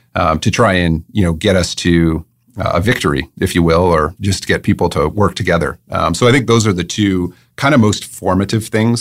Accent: Waterloo, Ontario, Canada; born there; I was born in Waterloo.

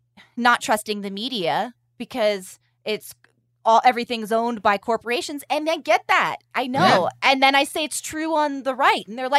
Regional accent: California, United States; I'm from California, just so you know, if we're unclear.

